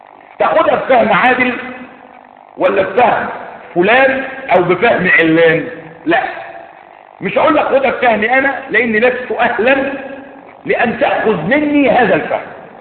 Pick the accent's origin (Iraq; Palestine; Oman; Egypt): Egypt; كل اللي عندنا في مصر طلبة علم إن شاء الله من أهل السنة